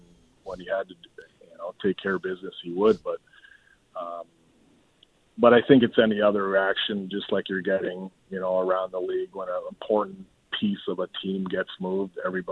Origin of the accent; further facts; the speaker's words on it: Windsor, Ontario, Canada; The following year, Windsor picked me number two, so I got to stay in my hometown.